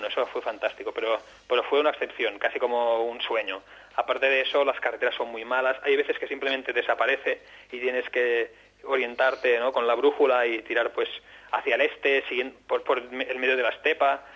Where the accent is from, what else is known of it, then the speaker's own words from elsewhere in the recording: Barcelona, Catalonia, Spain; yo que soy de Barcelona